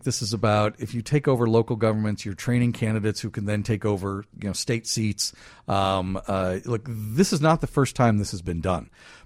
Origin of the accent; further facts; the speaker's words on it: Wilmette, Illinois, United States; And there are proxy wars going on all over Illinois, including in my hometown of Wilmette.